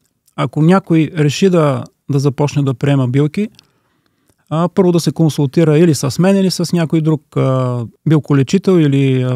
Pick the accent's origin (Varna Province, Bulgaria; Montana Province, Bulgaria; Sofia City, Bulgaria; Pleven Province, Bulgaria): Montana Province, Bulgaria; Berkovitsa; Роден съм в Берковица, там съм израснал, оттам са моите деца, които са 3, 2 дъщери и един син.